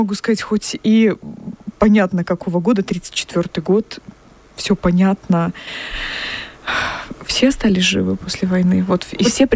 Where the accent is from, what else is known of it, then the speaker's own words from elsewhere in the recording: Minsk, Belarus; хоть я и тоже минчанка, и родилась, и росла в Минске.